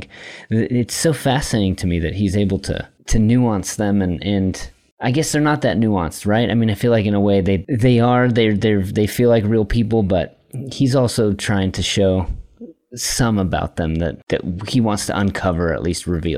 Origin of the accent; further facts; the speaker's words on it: Lancaster, California, United States; I grew up in the Antelope Valley, so in Lancaster, which is a really small part of Southern California